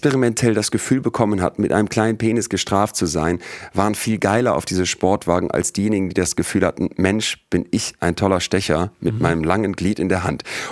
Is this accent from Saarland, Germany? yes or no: no; Solingen, North Rhine-Westphalia, Germany; Ich bin in Solingen groß geworden